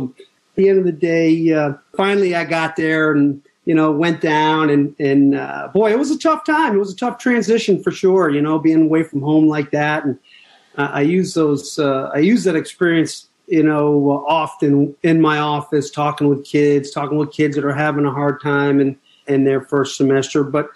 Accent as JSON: {"language": "English", "region": "Vermont", "country": "United States", "said": "Yeah, well, I'm from Vermont and I'm paying for it now because I don't have any circulation in my toes or my fingers."}